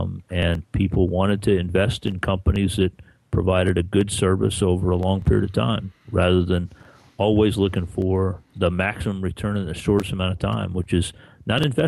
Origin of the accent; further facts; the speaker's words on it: Florida, United States; Yeah, but I grew up in Florida.